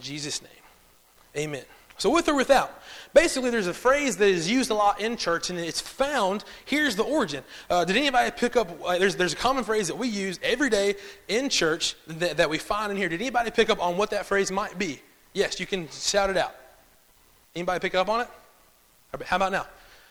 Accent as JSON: {"language": "English", "town": "Charlotte", "region": "North Carolina", "country": "United States", "said": "I know I'm from the city, I'm from Charlotte, but I picked on some of the southern ways, and I'm getting there, right?"}